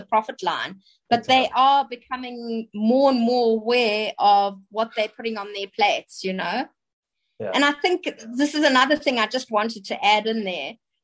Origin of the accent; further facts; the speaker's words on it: South Africa; I remember I grew up in South Africa, so we were not getting a lot of that kind of stuff to watch.